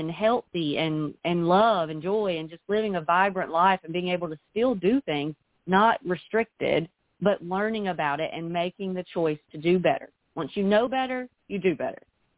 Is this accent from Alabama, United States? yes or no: yes; Tuscaloosa, Alabama, United States; I think that's how you say it. I'm from the South, so I just look at the words.